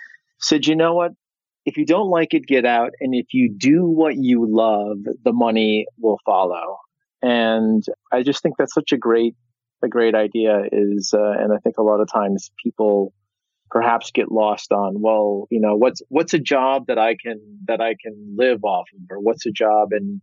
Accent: Midwest, United States; And just as a side note, I'm from the Midwest. So that's kind of the holy grail of success, I guess, is being an engineer.

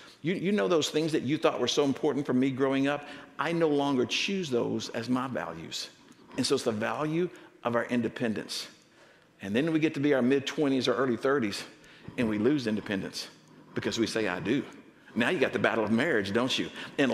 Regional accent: Dallas, Texas, United States; moved away as an adult; now in San Diego, United States; I'm not from around here. Okay. About 5 years ago, my wife, Denise, she's sitting over here. She and I moved from Dallas-Fort Worth, Texas area, and we moved to San Diego to begin ministering at East Lake Church.

